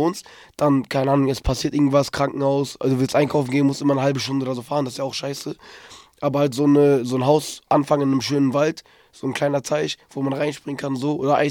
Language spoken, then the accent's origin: German; Ankara, Turkey; ich komme aus der Türkei und da gibt es sehr viele Regionen oder Gebiete, wo auch sehr viel Waldgebiet gibt und auch so sehr schöne Berge und alles. Ich weiß das zwar noch nicht, ich komme aus der Hauptstadt Ankara.